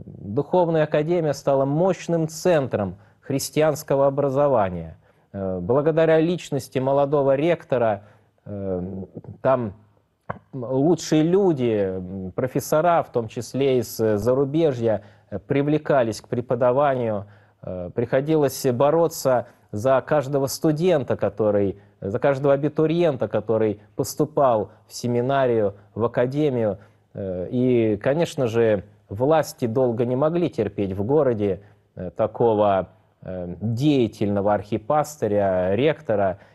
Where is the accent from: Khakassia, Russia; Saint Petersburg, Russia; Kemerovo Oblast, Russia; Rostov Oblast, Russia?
Saint Petersburg, Russia; Я родился, вырос в Петербурге